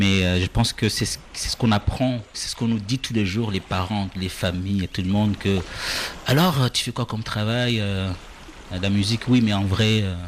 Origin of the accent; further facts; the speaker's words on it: Comoros; moved away; J'ai fait le Kartala, le volcan en Grande Comore, une fois que j'étais parti des Comores.